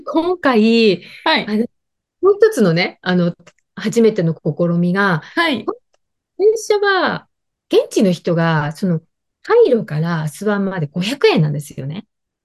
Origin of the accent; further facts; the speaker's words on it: Akita, Japan; 私、秋田ですけど、秋田から。